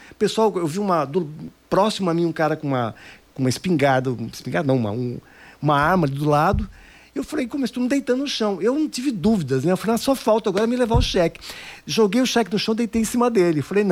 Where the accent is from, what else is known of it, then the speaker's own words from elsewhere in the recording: Sarapuí, São Paulo, Brazil; now in Londrina, Brazil; Sarapuí. Eu brinco e chamo de capital de Sorocaba. O pessoal nunca sabe onde fica Sarapuí. Pertinho de Sorocaba.